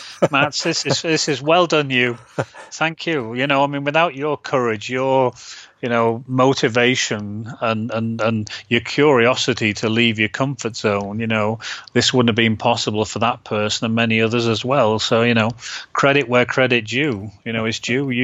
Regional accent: England, United Kingdom; now in Germany; I'm an Englishman, right?

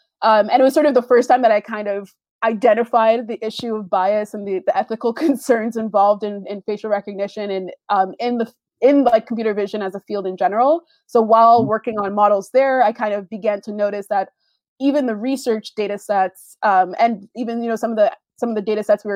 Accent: Canada; So I'm Canadian for reference.

